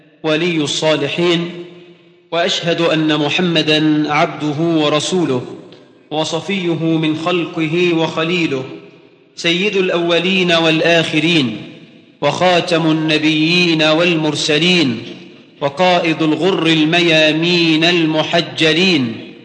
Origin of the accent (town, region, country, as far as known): Egypt